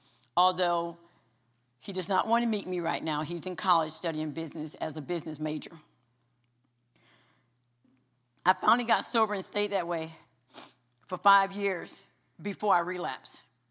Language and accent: English; Fort Lauderdale, Florida, United States; born there; Just as Pastor Sam said … I was born in Fort Lauderdale. I was raised by my grandparents.